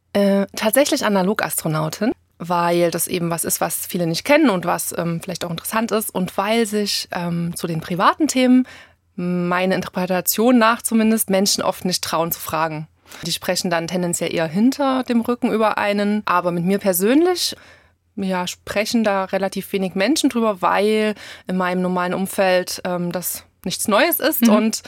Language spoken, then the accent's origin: German; Plauen, Saxony, Germany; also born or lived in United States / Berlin; ich bin 44 Jahre alt. Ich stamme aus Sachsen, bin in Plauen geboren und lebe dort nach Stationen in den USA und in Berlin auch wieder seit vielen Jahren und pendle immer zwischen Plauen und in der Nähe von Chemnitz.